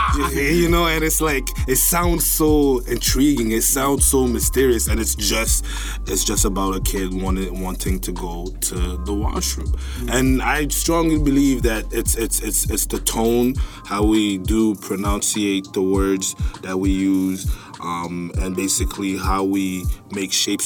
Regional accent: France; Like, in France, in Europe, mostly at the time when we were growing up, when me and my partner were growing up in France, or even Belgium.

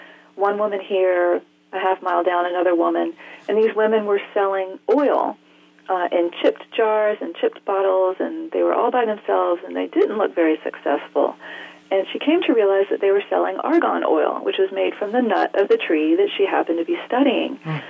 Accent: Asheville, North Carolina, United States; I come from Asheville, North Carolina, which has a very strong Scotch-Irish heritage and a lot of folk medicine that seems to me to be very superstitious.

